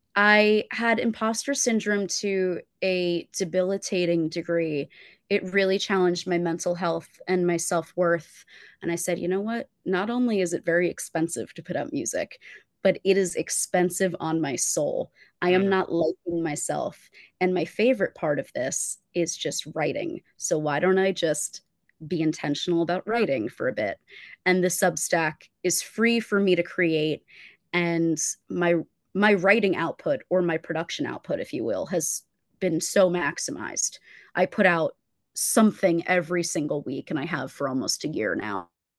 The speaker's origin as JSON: {"language": "English", "region": "New Jersey", "country": "United States", "tie": "born or raised there", "said": "There is no me without my New Jersey upbringing."}